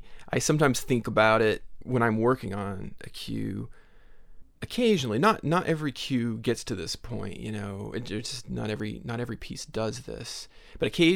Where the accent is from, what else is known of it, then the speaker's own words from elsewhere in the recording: Tennessee, United States; moved away as an adult; also born or lived in Nashville; now in Los Angeles, United States; I'm from East Tennessee, but I lived in Nashville for 5 years, I think. Went to college there, and before I moved to LA.